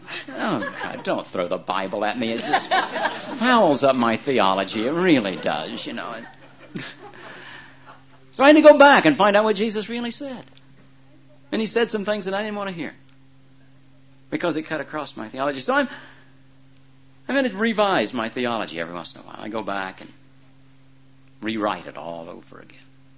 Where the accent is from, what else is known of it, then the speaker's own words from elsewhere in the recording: United States; I'm an American, but I'm basically an Englishman at heart, and I have, you know, a lot of problems with some of the American ways that we do things.